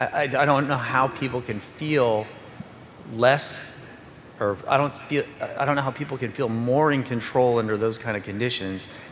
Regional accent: Tampa, Florida, United States; I'm from Tampa, Florida, and I work at a place that has a really good physician development program.

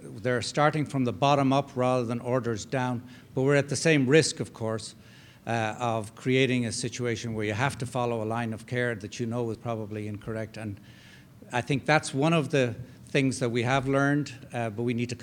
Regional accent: Canada; First, as a Canadian who's served with the U.S. forces

